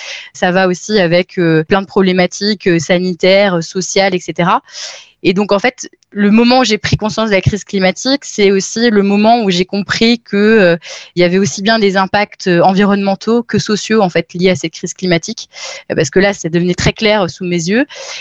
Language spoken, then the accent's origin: French; Grand Est, France; now in Paris, France; je suis originaire d'Alsace et je vis à Paris là depuis quelques années.